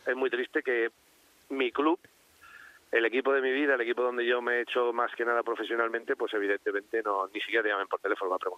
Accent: Spain; aquí somos muy españoles

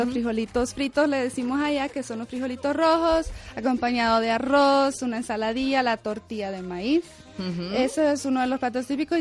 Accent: Honduras; En mi país específicamente uh-huh. es el típico baile la punta. Uh-huh. Es el baile típico de Honduras

